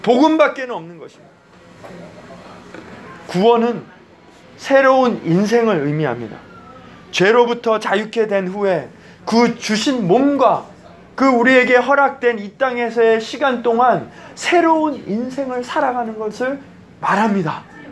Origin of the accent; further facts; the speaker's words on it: South Korea; now in United States; 물론 제가 한국인이니까 한국인에게 먼저